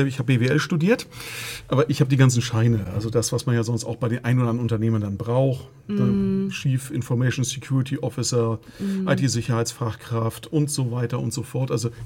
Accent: Bad Segeberg, Schleswig-Holstein, Germany; ich komme oben aus dem Norden, Bad Segeberg in der Nähe von Lübeck.

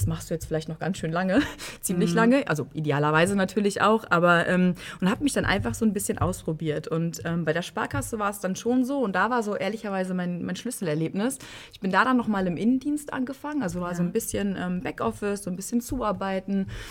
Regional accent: North Rhine-Westphalia, Germany; Ich komme aus Münsterland gebürtig und auch da dann, wie gesagt, die Ausbildung gemacht.

